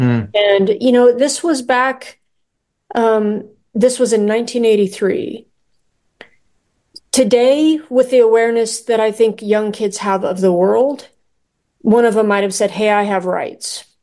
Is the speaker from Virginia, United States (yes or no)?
no; Arizona, United States; I grew up in Northern Arizona.